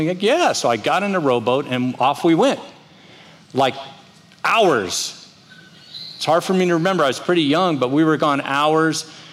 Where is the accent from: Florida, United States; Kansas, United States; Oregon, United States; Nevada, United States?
Florida, United States; Miami; I grew up in Miami, and there was a canal at the end of my street.